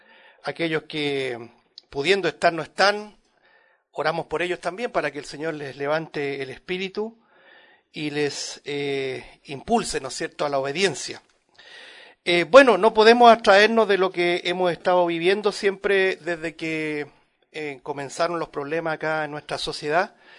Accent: Chile; nos asombramos, ¿no es cierto?, como chileno en particular

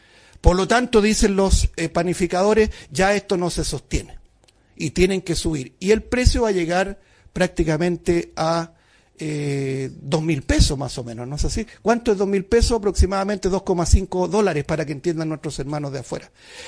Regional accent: Chile; no sé si ustedes sabían, como chileno, el 60% del trigo consumido es importado

